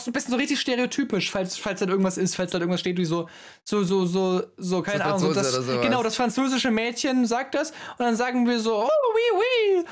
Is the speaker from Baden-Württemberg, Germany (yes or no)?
no; Bavaria, Germany; Ich meine, wir kommen aus Bayern